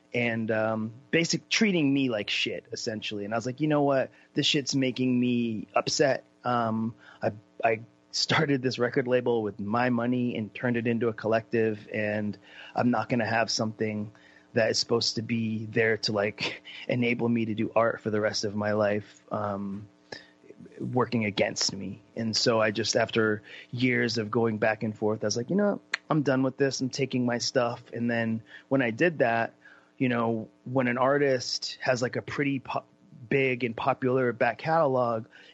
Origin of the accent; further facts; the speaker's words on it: Portland, Maine, United States; born there; I was born in Portland, Maine, hundreds of years ago.